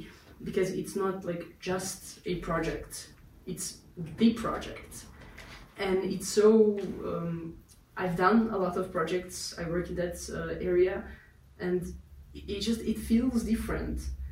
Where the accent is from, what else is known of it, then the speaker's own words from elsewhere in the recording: Belgrade, Serbia; English is a second language; I'm from Belgrade, so I can like help you around the town